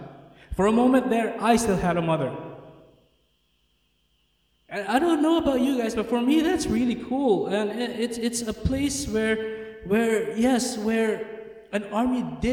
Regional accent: Philippines; I grew up in the Philippines, but like my parents wanted me to speak English. I don't know how to speak my native tongue that well. So I was struggling, man, because I come from the Philippines at South, okay? South is, we speak a different language

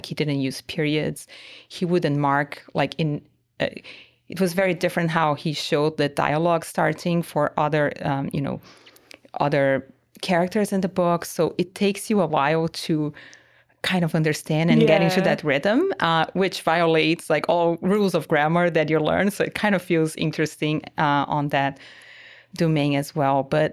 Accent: Brazil; English is a second language; moved away as an adult; now in United States; I'm brand new to Australia, so you might get a little bit of an accent. I live most of my adult and working life in the United States, and I am originally from Brazil.

